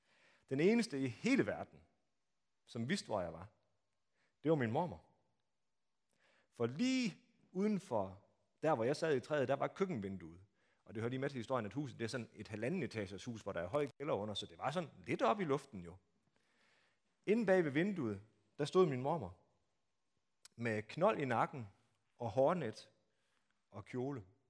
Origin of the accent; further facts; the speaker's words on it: Strandby, North Denmark Region, Denmark; Strandby, hvor jeg kommer fra. Det er næsten helt oppe i Skagen, så det er næsten så langt væk herfra, som man kan komme. Det er der, jeg er vokset op. Min far, han bor stadigvæk i vores barndomshjem.